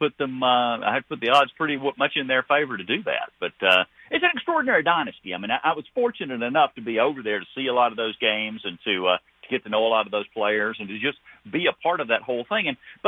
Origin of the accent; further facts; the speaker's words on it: the South, United States; But you know, I do remember it growing up in the South.